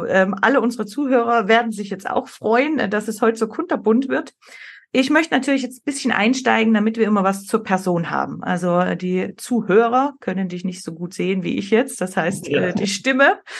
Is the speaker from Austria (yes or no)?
yes; Tyrol, Austria; wie das bei uns in Österreich, in Tirol so ist.